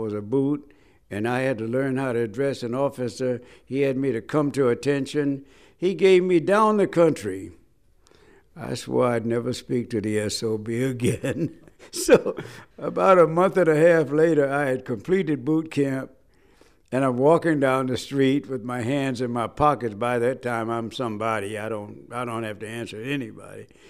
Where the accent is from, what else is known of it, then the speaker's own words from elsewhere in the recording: South Carolina, United States; He was from my home state of South Carolina.